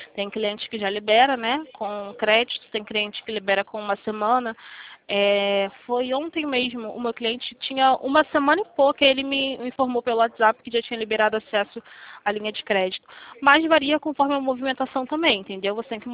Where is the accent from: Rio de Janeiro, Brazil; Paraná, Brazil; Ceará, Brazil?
Rio de Janeiro, Brazil; eu sou do centro do Rio de Janeiro.